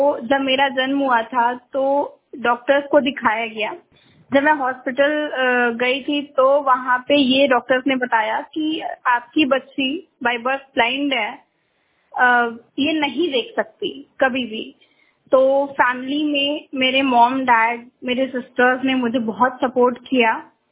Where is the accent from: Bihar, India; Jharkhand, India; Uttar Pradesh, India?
Uttar Pradesh, India; Varanasi; और मैं यूपी वाराणसी जिले की निवासी हूँ। मेरा जन्म वाराणसी जिले के जगापटी नामक ग्राम में 2001 8 सितंबर को हुआ था।